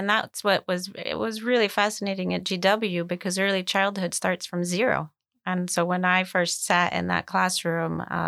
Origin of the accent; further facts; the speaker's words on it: Greece; So I grew up in Greece. I went to several different schools.